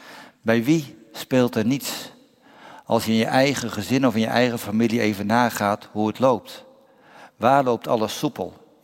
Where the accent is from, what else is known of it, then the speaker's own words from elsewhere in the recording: Alblasserdam, South Holland, Netherlands; Nu kom ik uit Alblasserdam en mijn moeder die hoorde het een en ander